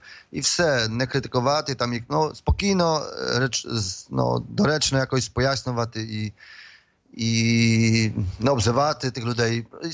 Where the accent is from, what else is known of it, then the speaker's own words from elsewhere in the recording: Poland; я, наприклад, родом з Польщі